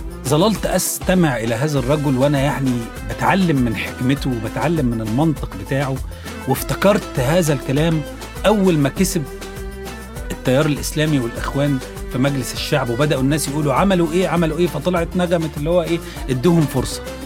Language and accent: Arabic; Egypt; فسألني قال لي أنت منين؟ قلت له أنا من مصر.